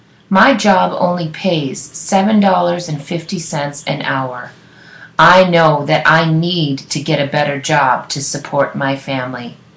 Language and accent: English; Somalia; English is a second language; moved away as an adult; now in United States; I am 33 years old. I am from Somalia. I came to the United States 5 years ago because there was a civil war in my country.